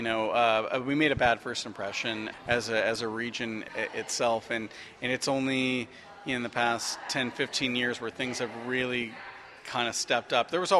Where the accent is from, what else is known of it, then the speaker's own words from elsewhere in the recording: Stockton, California, United States; Born and raised in Stockton, well, North Stockton, in between Stockton and Lodi. Went to grade school in Lodi